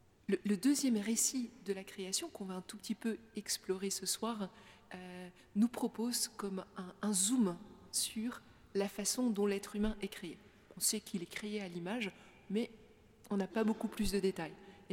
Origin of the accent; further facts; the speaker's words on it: Brussels, Belgium; born there; Moi, je suis né à Bruxelles. Je pense que ça m'a marqué, c'est évident.